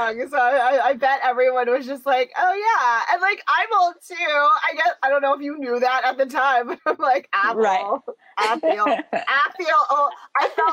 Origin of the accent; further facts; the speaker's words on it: Philippines; We are Filipino friends.